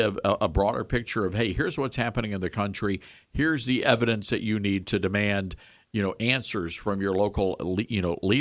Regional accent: Memphis, Tennessee, United States; We started in, of course, Memphis, my hometown.

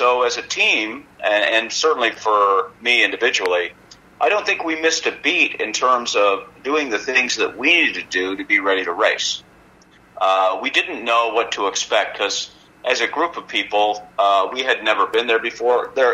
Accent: United States; To be around racing cars and be lucky enough to be on one that had an opportunity to win that race as an American.

